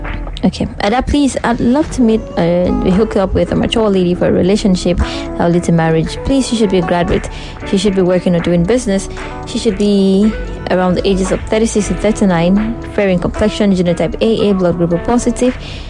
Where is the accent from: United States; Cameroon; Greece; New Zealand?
Cameroon; also born or lived in Akwa Ibom State, Nigeria; now in Lagos, Nigeria; I'm from Akwa Ibom State, but grew up in Cameroon, presently based in Lagos. I am 43 years old